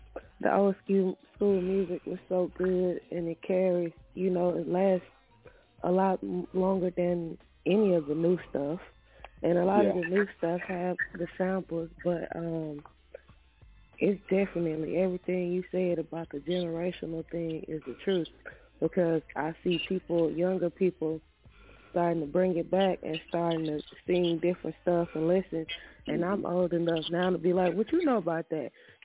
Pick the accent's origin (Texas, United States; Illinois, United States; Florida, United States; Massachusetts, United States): Texas, United States; Houston; And I'm from Houston.